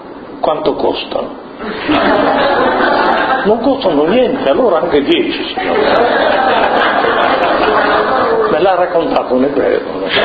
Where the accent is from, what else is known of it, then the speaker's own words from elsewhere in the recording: Veneto, Italy; born there; ha trovato un lavoro nel Veneto e sono nato nel Veneto.